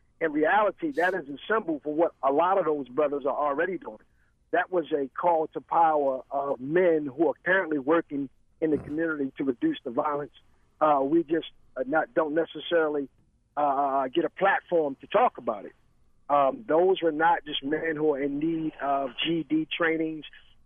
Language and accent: English; Park Heights, Maryland, United States; from Park Heights, presently living in Guilford.